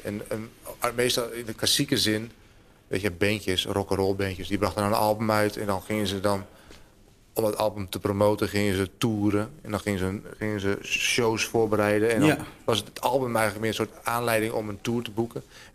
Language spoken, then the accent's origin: Dutch; Groningen, Netherlands; also born or lived in Rotterdam; Ik ben echt Groninger, ja.